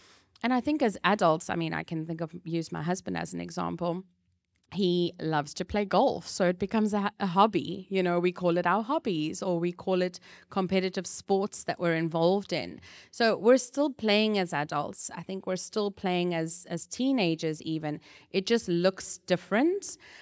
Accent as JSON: {"language": "English", "country": "South Africa", "said": "I'm actually from South Africa"}